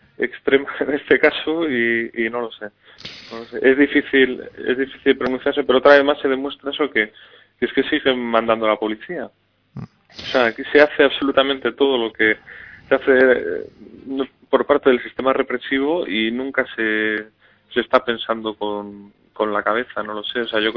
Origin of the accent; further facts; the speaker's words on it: Basque Country, Spain; pero sí, la verdad que como vasco, como tú dices